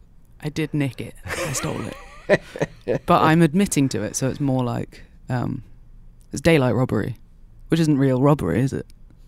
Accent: South West England, United Kingdom; I grew up in Dorset

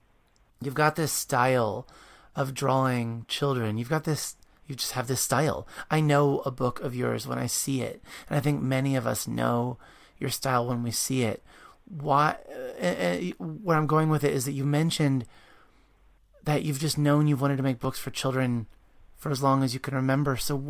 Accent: Maryland, United States; We were talking about how we're both from Maryland.

